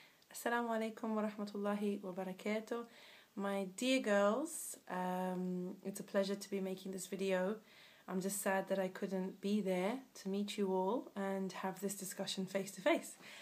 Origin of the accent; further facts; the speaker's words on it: Zimbabwe; moved away as an adult; also born or lived in Leeds, United Kingdom / Ethiopia; Born in Leeds and spent 2 years there and then went to Ethiopia and then spent the rest of my childhood up until the age of 18 in a country called Zimbabwe, and that's where I did my schooling.